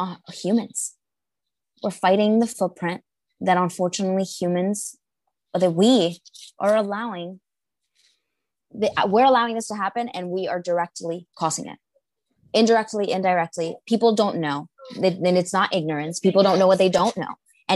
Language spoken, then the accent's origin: English; Miami, Florida, United States; moved away as an adult; Now, I lived in Miami. I grew up in Miami. I lived in Miami most of my life. And it wasn't until about the age of, I think, 18 or 19 that I moved out of South Florida.